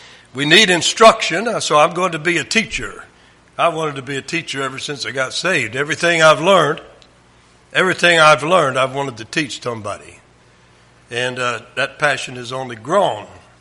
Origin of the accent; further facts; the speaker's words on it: the South, United States; I grew up in Southern Baptist, and there was no rebuking in the preaching. It was soft, and the preachers were hirelings. A Southern Baptist preacher, for the most part, at least in the South where I grew up, is a hireling.